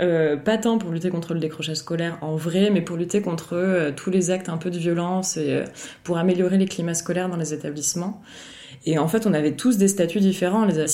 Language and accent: French; Occitanie, France; Parce que comme je venais d'un village en Aveyron, j'avais trop envie aussi de retrouver un territoire où il y aurait un peu cette ambiance village.